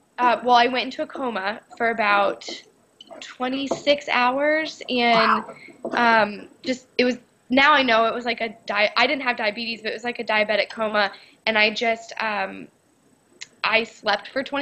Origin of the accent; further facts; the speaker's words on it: Virginia, United States; so my mom told me about a doctor in my hometown in Virginia that was like an osteopath.